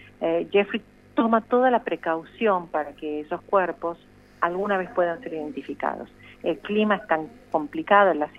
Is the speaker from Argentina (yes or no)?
yes; Argentina; soy una periodista argentina